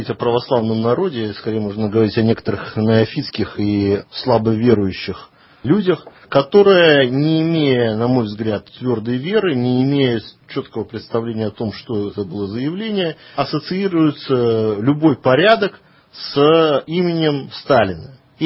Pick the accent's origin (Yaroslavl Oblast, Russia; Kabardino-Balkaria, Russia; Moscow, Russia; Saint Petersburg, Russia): Saint Petersburg, Russia; в моем родном городе Санкт-Петербурге, тогда Ленинград